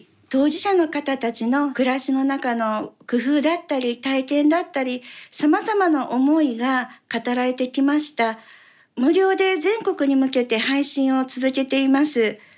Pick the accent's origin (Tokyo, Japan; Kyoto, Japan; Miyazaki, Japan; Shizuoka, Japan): Kyoto, Japan; 私は京都生まれの京都育ちで、53歳のめっちゃおばちゃんです。